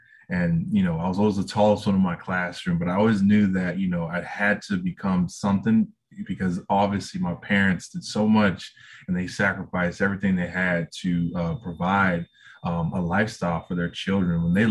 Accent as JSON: {"language": "English", "region": "New York", "country": "United States", "tie": "born or raised there", "said": "Growing up in New York was a special place because, you know, we all reunited as children and we used to play."}